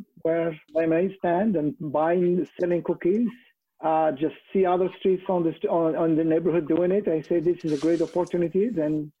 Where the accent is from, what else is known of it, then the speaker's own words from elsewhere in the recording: Marrakesh, Marrakesh-Safi, Morocco; I'm originally from Morocco, in Marrakesh.